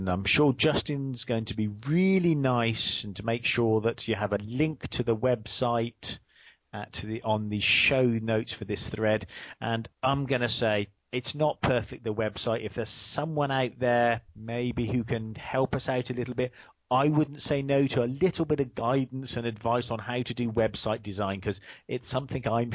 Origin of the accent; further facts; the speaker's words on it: England, United Kingdom; I'm English.